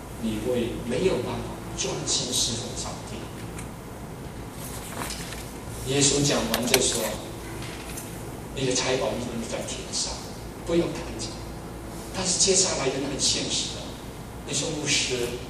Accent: China; 我们中国人最懂这个道理

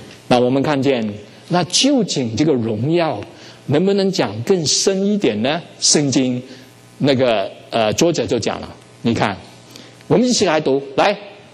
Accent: China; 这个是我们中国人的思想

